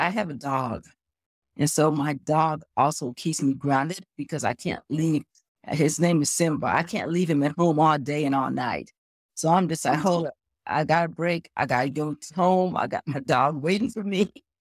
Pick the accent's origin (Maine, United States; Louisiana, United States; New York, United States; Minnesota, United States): Louisiana, United States; I would love to go back to my hometown of Louisiana and help rebuild. the area where we lived.